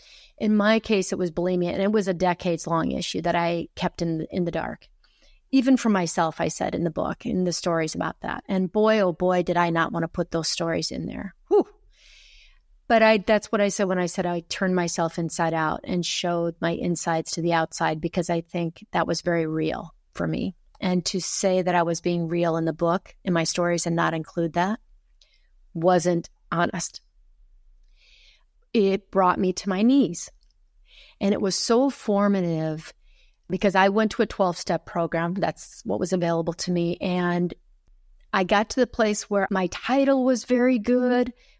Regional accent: Midwest, United States; And that I love it growing up in the Midwest.

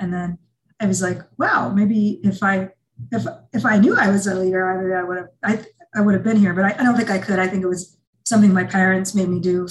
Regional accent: Des Moines, Iowa, United States; from Jackson, Mississippi to Kansas, and then to Des Moines, Iowa. That's why I was raised in Iowa.

